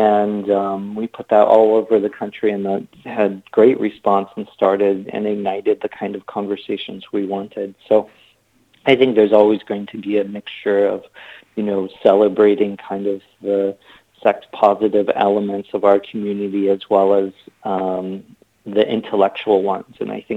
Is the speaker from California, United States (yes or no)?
yes; San Francisco, California, United States; I grew up in San Francisco, and it's a very multiracial town.